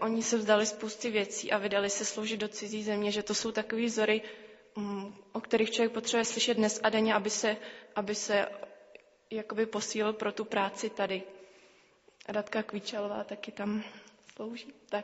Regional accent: České Budějovice, South Bohemian Region, Czechia; jsem z Českých Budějovic, z církve bratrské

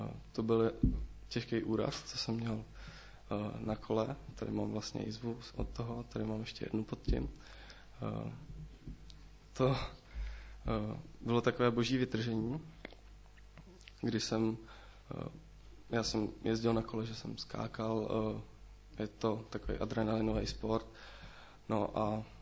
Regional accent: Mladá Boleslav, Central Bohemian Region, Czechia; Jsem z Mladé Boleslavy, z křesťanské rodiny a už od malička jsem byl vedený k víře Pana Ježíše

